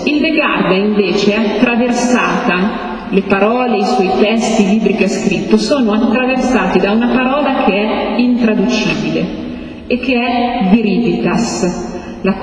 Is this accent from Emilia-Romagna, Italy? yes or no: yes; Emilia-Romagna, Italy; Vengo dalla Romagna, delle inondazioni